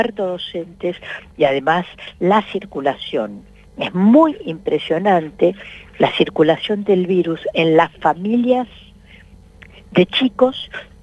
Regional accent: Argentina; ¿cómo somos los argentinos?

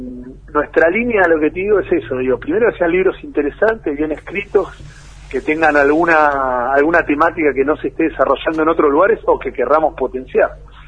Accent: Buenos Aires, Argentina; lo hacemos en Loma de Zamora, que es el conurbano bonaerense, pero es, digamos, para todo el mundo que no vive en Capital o en Buenos Aires, somos porteños

